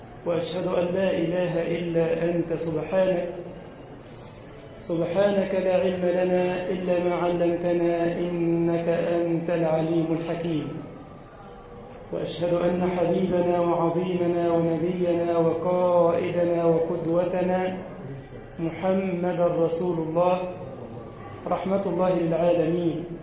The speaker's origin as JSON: {"language": "Arabic", "country": "Egypt", "said": "اللهم اجعل بلدنا مصر أمنا وأمانا واطمئنانا"}